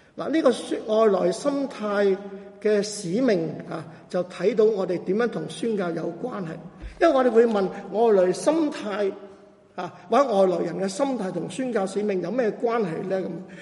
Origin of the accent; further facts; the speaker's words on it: Guangdong, China; 当然我们广东人可以愿意同广东人传福音